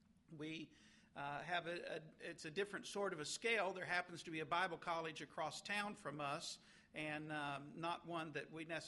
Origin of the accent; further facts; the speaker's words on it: Sacramento, California, United States; also born or lived in Redding; I was born in Redding, California, Northern California, at the foot of Mount Shasta, an 8,000-plus foot mountain, snow-capped year-round. The city wrapped around kind of that area. Grew up in Sacramento, California, and the Lord brought me over to the East Coast